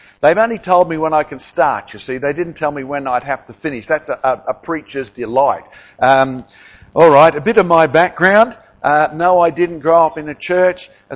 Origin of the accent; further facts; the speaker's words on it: Australia; I'll be honest, as an Australian, I was tempted to call the night off